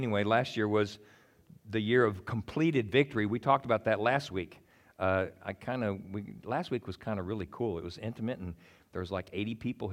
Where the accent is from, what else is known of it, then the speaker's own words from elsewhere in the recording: Texas, United States; and so I'm just calling him Ehud because I'm a Texan.